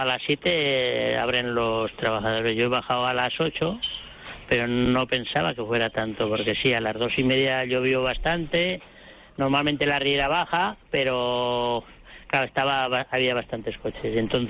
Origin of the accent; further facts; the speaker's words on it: Teruel, Aragon, Spain; born there; moved away; yo llevo aquí 44 años, porque yo no soy de aquí, soy nacido en Teruel.